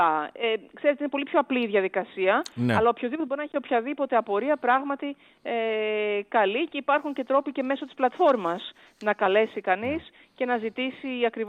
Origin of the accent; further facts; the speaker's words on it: Greece; εγώ που είμαι Ελληνίδα πολίτης, ζω στις Βρυξέλλες